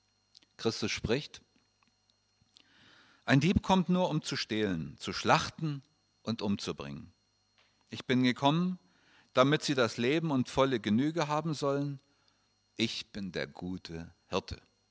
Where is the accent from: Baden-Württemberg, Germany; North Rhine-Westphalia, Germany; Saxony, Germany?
Saxony, Germany; Ich komme ja aus der Gegend, wo die Herrnhuter Losungen gezogen werden.